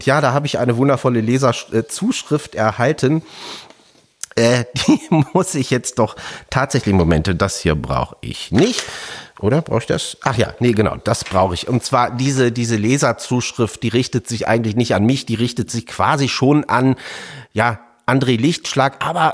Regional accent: Stralsund, Mecklenburg-Vorpommern, Germany; Meine Heimatstadt Stralsund

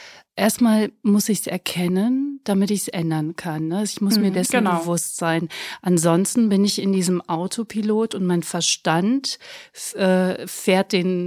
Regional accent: Poland; ich bin ja Polin, wir waren auf dem Weg nach Polen in den Sommerferien.

